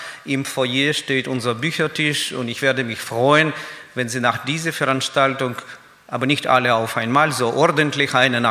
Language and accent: German; Kyiv, Ukraine; German is a second language; now in Leinfelden-Echterdingen, Germany; Ich komme ausgerechnet nicht aus Israel, sondern aus der Ukraine. Ich bin in der Stadt Kiew, Hauptstadt von der Ukraine, geboren und aufgewachsen. Eine Stadt mit damals 4,5 Millionen Bevölkerung. Eine riesige Metropole. Heute leben wir mit meiner Frau in Leinfelden-Echterdingen.